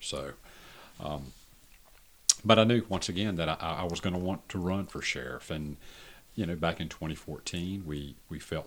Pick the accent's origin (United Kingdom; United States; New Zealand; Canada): United States; Richmond, Virginia; born there; So I was born in Richmond. We lived there about 2 weeks. My dad was in the military.